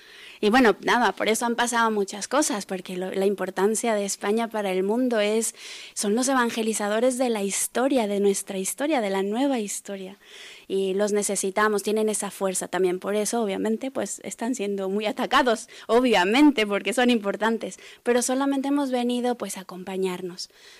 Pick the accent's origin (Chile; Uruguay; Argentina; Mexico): Mexico; Zapopan, Jalisco; que es de la ciudad de donde yo vengo, que se llama Zapopan